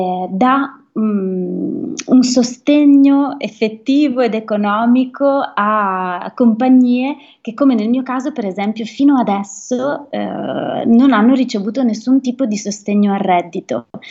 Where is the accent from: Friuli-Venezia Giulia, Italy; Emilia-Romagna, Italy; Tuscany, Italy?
Friuli-Venezia Giulia, Italy; due storie legate alla mia terra, al Friuli Venezia Giulia